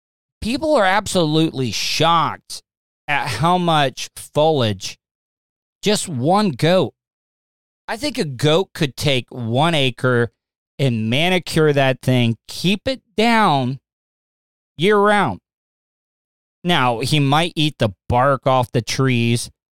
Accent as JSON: {"language": "English", "town": "DeLeon Springs", "region": "Florida", "country": "United States", "tie": "born or raised there", "said": "we didn't have a lot of neighbors growing up in DeLeon Springs. I think our closest neighbor was like a couple of miles away."}